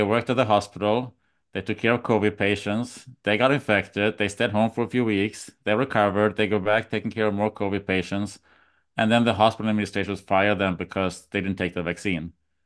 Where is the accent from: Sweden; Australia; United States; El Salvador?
Sweden; I'm from Sweden